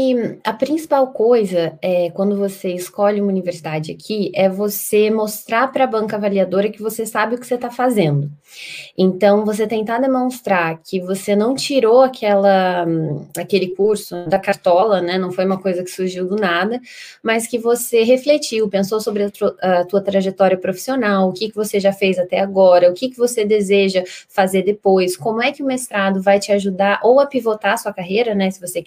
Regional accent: Cuiabá, Mato Grosso, Brazil; moved away as an adult; now in Rio de Janeiro, Brazil; sou de Cuiabá, Mato Grosso, e mais ou menos uns 9 anos atrás eu fui para o Rio. Nunca tinha pisado no Rio de Janeiro

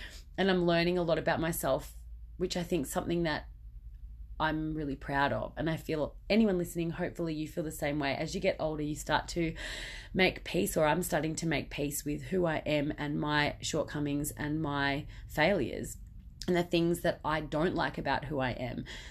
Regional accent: Victoria, Australia; also born or lived in Melbourne; I've been back home with family and friends in my hometown. So as you heard in the introduction, I was born in Melbourne but moved to country Victoria as a baby. So grew up here.

